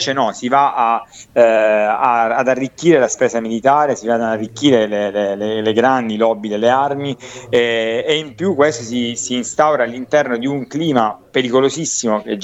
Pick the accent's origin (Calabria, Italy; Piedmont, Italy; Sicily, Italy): Sicily, Italy; è veramente a me da siciliano fa venire i brividi